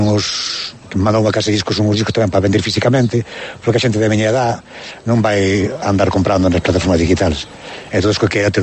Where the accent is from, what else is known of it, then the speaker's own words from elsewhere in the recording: Foz, Galicia, Spain; now in A Coruña, Spain; É son de Foz.